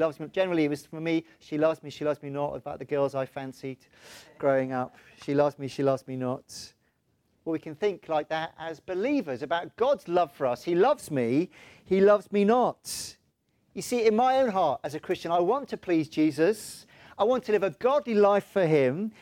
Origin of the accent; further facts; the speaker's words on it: Wales, United Kingdom; I'm in the Sea of Despond as a Welshman.